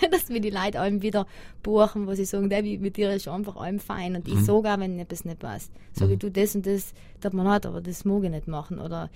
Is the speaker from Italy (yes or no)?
yes; Trentino-Alto Adige, Italy; Ich bin Südtirolerin, ja logisch.